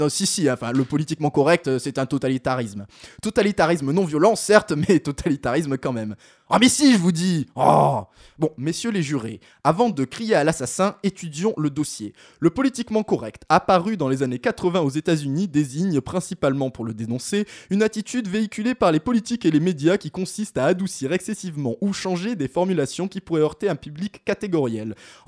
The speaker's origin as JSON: {"language": "French", "town": "Toulouse", "region": "Occitanie", "country": "France", "said": "Ah, j'ai pas passé qu'un peu de temps à Toulouse, je viens de Toulouse, j'ai presque versé une larme"}